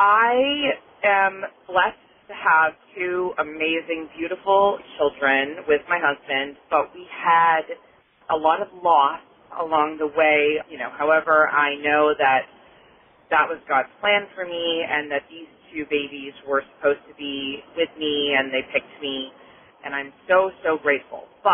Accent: Atlanta, Georgia, United States; I'm from Connecticut, but originally from Atlanta, Georgia.

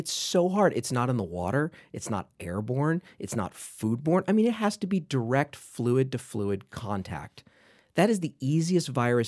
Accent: Santa Monica, California, United States; I grew up in Santa Monica, pretty much.

